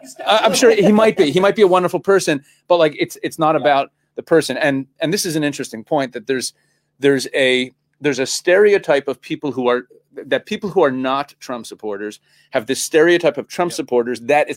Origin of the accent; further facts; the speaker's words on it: Canada; also born or lived in United States; now in Israel; I'm a rabbi who lives in Israel. I was raised in Canada. I'm a rabbi who lives in Israel. I'm an American citizen, though. I was born in the States, left as a baby. But I very much identify with America.